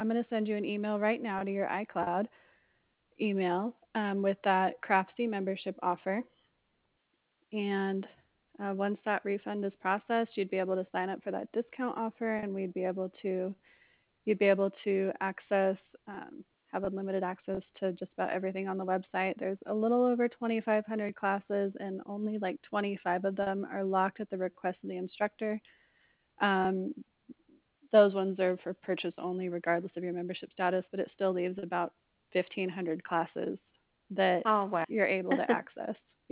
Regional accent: Arizona, United States; My accent is a little bit different because I grew up on the West Coast in Arizona

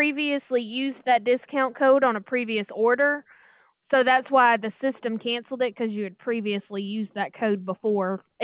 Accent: Mississippi, United States; now in Maine, United States; I'm originally from Mississippi. However

